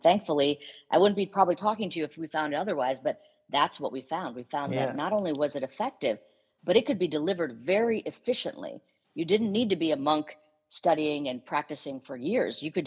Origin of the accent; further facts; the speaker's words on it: United States; I'm an Indian woman, I grew up in a culture, even though I grew up in the US, of course, my home life was very much the immigrant Indian experience.